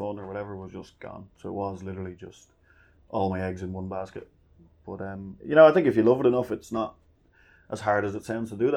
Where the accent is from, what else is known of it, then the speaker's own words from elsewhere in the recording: Ireland; It's kind of the joys of being Irish.